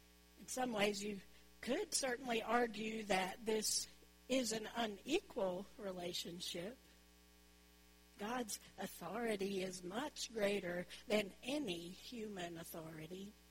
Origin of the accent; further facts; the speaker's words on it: the South, United States; accent: Southern; people made so many assumptions about who I was as a woman from the South. They made a lot of fun of my accent, which I think is a beautiful accent.